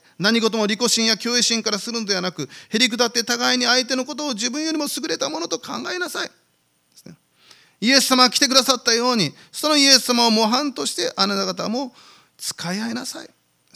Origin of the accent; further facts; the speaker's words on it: South Korea; Japanese is a second language; 私は韓国人ですけれども、キムチは食べません。